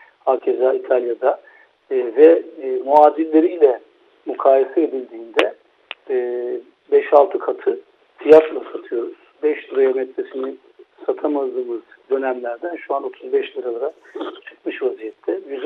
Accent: Şile, Istanbul, Turkey; Bu bizim açımızdan hem duygusal bir gün var bir Şileli olarak

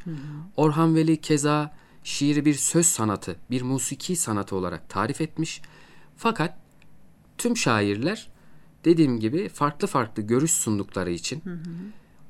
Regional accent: Bolvadin, Afyonkarahisar, Turkey; 1991'de Afyon'un Bolvadin ilçesinde doğdum. İlk ve orta öğrenimi Bolvadin'de tamamladıktan sonra 2009'da mülkiyeye girdim.

